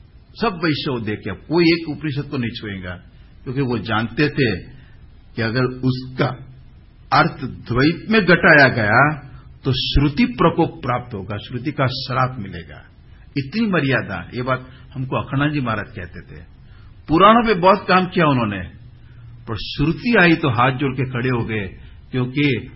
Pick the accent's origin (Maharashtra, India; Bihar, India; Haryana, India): Maharashtra, India; Mumbai; यहां मैं थोड़े दिन के लिए बंबई में ठहरा हूं, मैं बंबई आऊं ना, मैं बंबई में बड़ा हुआ हूं